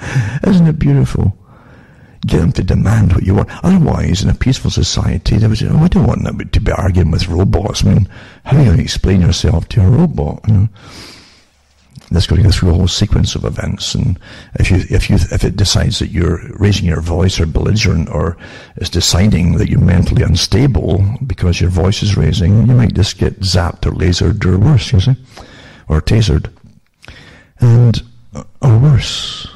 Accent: United Kingdom; I think growing up in Britain, it was way ahead of a lot of countries with its psychological techniques embedded in plays and dramas.

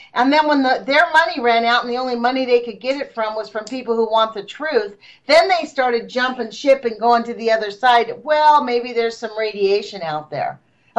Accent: Los Angeles, California, United States; Like, I'm from Los Angeles originally, right?

